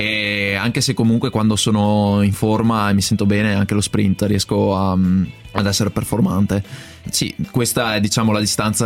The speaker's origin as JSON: {"language": "Italian", "town": "Padua", "region": "Veneto", "country": "Italy", "tie": "born or raised there", "said": "io sono cresciuto a Padova e ci sono i Colli Euganei."}